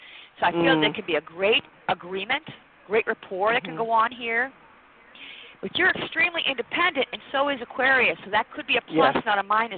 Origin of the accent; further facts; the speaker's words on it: Worcester, Massachusetts, United States; Okay. Yeah, I'm from Worcester.